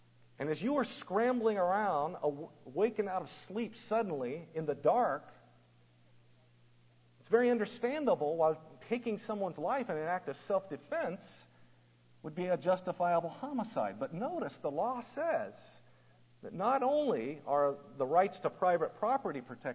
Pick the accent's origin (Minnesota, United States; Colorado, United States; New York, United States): Colorado, United States; Keep in mind, I grew up in Colorado, and that means that I had shotguns and rifles around our house as much as footballs and bicycles.